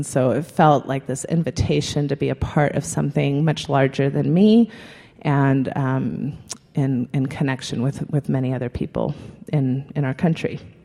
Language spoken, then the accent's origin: English; United States; I was losing a lot of my identity as an American